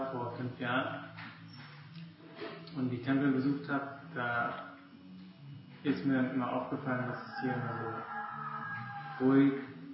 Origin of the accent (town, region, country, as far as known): Cologne, North Rhine-Westphalia, Germany